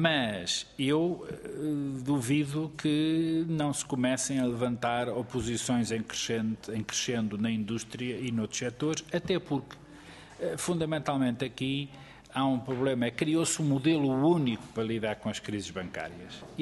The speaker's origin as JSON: {"language": "Portuguese", "country": "Portugal", "said": "porque nós não nos podemos esquecer, como portugueses, que o nosso aliado tradicional no quadro europeu sempre foi o Reino Unido."}